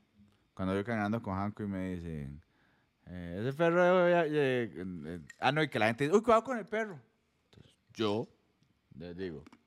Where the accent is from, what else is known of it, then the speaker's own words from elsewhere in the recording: Costa Rica; Pero por eso somos ticos, man.